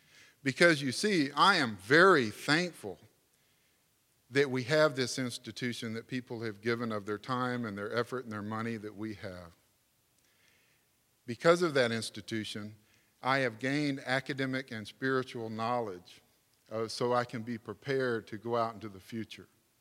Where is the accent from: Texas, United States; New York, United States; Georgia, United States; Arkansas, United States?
Texas, United States; Houston; I grew up in Houston, so it was great to get out with the family.